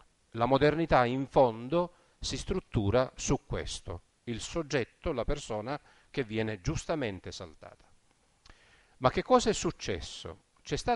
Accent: Sicily, Italy; Io vengo dal Ragusano e so che cosa significa affidare un pugno di chicchi di grano alla terra

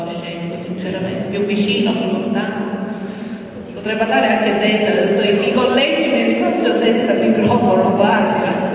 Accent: Palermo, Sicily, Italy; moved away as an adult; sono nata a Palermo e fino all'università, quindi fino al 1984, io ho abitato a Palermo

